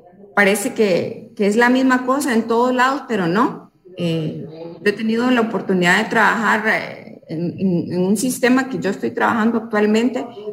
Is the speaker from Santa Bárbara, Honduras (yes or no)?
no; Tegucigalpa, Francisco Morazán, Honduras; Sí, soy hondureña.